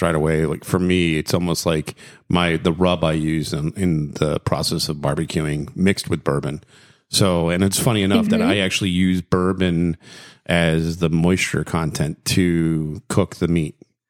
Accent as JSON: {"language": "English", "town": "North Miami", "region": "Florida", "country": "United States", "tie": "born there", "said": "My mom and dad lived in Hollywood. I was born in North Miami General Hospital."}